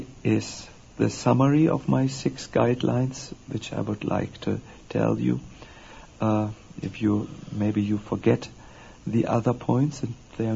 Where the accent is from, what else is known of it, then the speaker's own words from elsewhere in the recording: Germany; English is a second language; I'm speaking German without an English accent. I come from Germany, and I'm born really in a family of achievers.